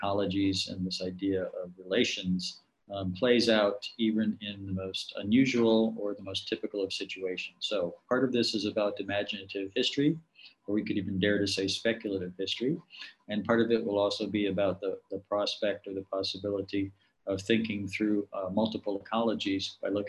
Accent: Chicago, Illinois, United States; imaginative recreation of history of my hometown and the laboratory that I'm quite fascinated with, the city of Chicago in the United States

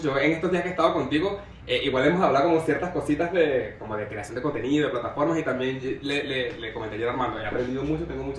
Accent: Valencia, Carabobo, Venezuela; now in Chile; nosotros que venimos de Valencia, que igual no es Caracas

